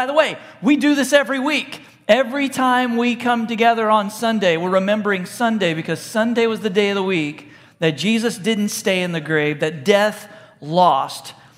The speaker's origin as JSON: {"language": "English", "region": "Texas", "country": "United States", "said": "I'm from Texas, but I don't really hunt."}